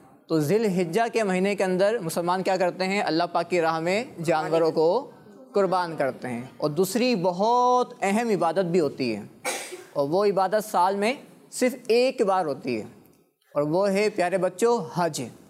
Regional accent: Pakistan; اردو ہے. ہم پاکستانی ہیں

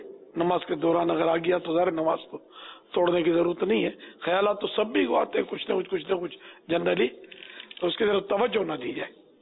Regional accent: Karachi, Sindh, Pakistan; born there; میں کراچی میں پیدا ہوا ہوں.

